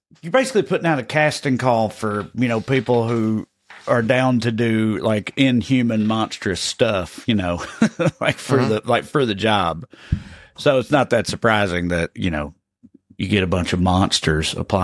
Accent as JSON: {"language": "English", "country": "United States", "said": "obviously that would suck since I'm an American and I live here"}